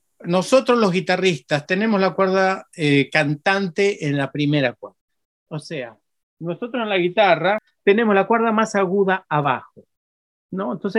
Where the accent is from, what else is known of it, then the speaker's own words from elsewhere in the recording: Sydney, New South Wales, Australia; él es de Brisbane, yo soy de Sydney.